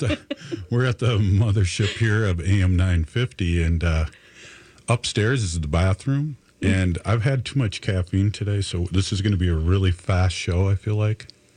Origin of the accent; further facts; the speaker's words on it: St. Paul, Minnesota, United States; I am from St. Paul, so welcome